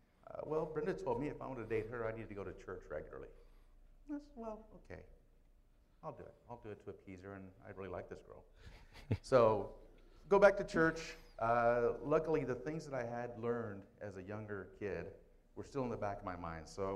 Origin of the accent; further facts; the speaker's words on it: Lemoore, California, United States; also born or lived in Japan / Long Beach, United States / San Jose, United States / Okinawa, Japan; I was born in Japan. I moved to Long Beach, then to San Jose, then to Lemoore, then to Okinawa, and then finally back to Lemoore. And that's all before I was 14.